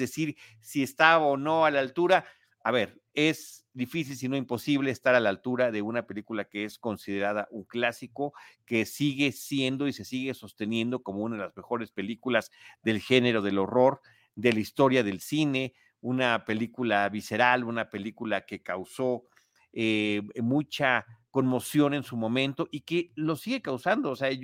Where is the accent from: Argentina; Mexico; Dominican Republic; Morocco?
Mexico; a nosotros como mexicanos, con esta situación que lamentablemente vivimos desde hace muchísimo tiempo